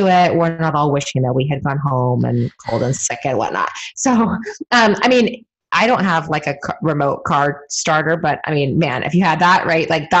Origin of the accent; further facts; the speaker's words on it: California, United States; I knew how to ski from growing up in California.